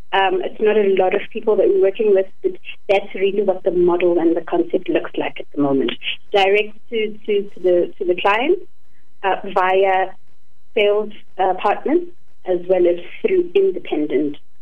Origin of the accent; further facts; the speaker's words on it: Khayelitsha, Western Cape, South Africa; this is now when we were growing up in Khayelitsha